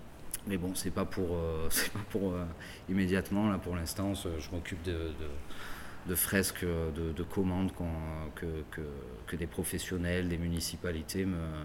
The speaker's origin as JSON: {"language": "French", "town": "Marseille", "region": "Provence-Alpes-Côte d'Azur", "country": "France", "said": "Je suis de Marseille."}